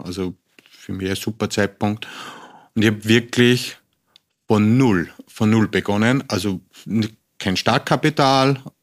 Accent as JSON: {"language": "German", "region": "Upper Austria", "country": "Austria", "said": "bin ein Oberösterreicher Berggeher."}